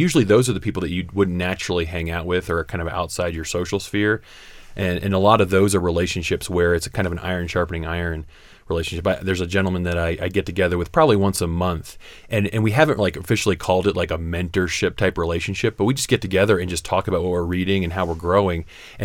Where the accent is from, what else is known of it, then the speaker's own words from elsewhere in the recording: Midwest, United States; now in Colorado, United States; when I moved to Colorado, because I grew up in the Midwest